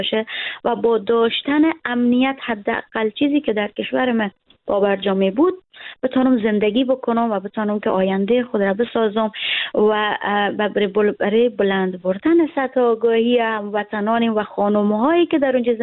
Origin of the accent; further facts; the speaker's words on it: Afghanistan; moved away; یک جوان افغان هستم و بیرون از کشورم زندگی میکنم.